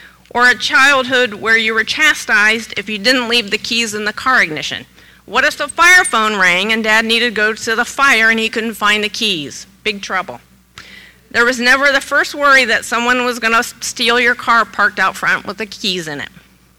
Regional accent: Fort Recovery, Ohio, United States; Growing up in Fort Recovery was a bit like winning the childhood lottery.

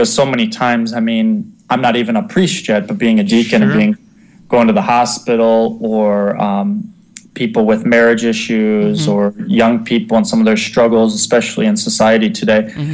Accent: Toledo, Ohio, United States; I grew up in Toledo, so I'm kind of a city boy

